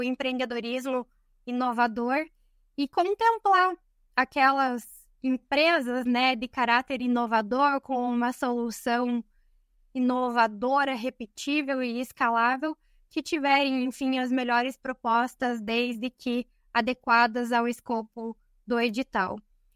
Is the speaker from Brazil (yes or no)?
yes; Santa Catarina, Brazil; sou catarinense, mas uma apaixonada pelo Oeste Paranaense.